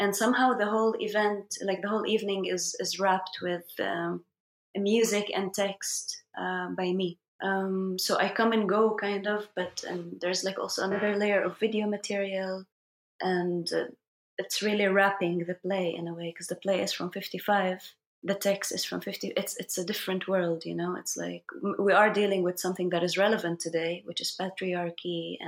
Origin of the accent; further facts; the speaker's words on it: Haifa, Haifa District, Israel; English is a second language; moved away; And I did like a theater production in Haifa in my hometown, but the budget was cut by the Minister of Culture. So I never really had back home like an option to like work.